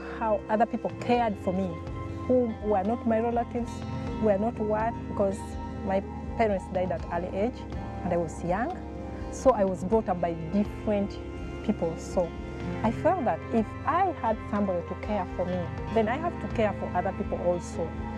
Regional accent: Kakira, Eastern Region, Uganda; born there; I was born in Kakira in Jinja District.

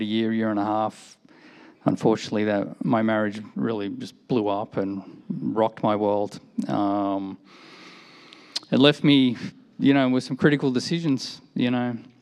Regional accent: Sydney, New South Wales, Australia; So I grew up in Sydney, Australia. But sometimes referred to as the Deep South.

